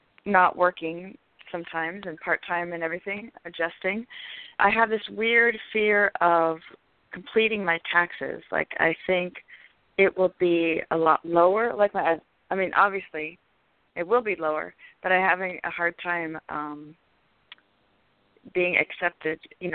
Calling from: California, United States; I'm calling from California.

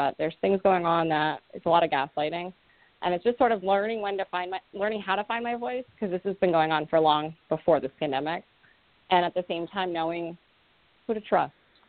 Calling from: Rhode Island, United States; I'm calling in from Rhode Island.

